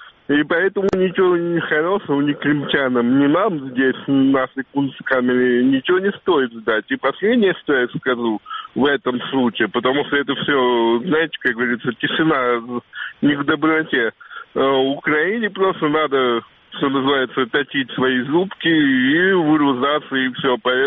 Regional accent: Moscow, Russia; из Москвы, пойду голосовать против.

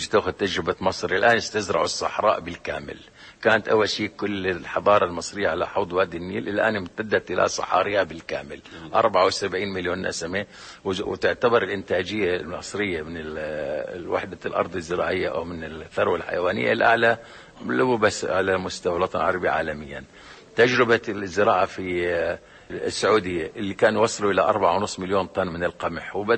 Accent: Iraq; طب إحنا بالإمكان بالنسبة للمزارع السمكية اللي عندنا بالعراق

